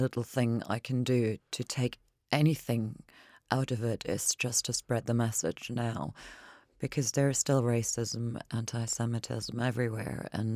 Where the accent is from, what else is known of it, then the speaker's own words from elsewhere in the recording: Germany; growing up in Germany, it was present, and that generation was still there.